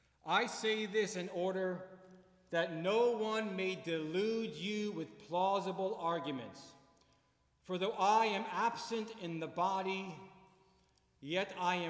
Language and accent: English; Toms River, New Jersey, United States; We're from Toms River, New Jersey, about an hour and 40 minutes away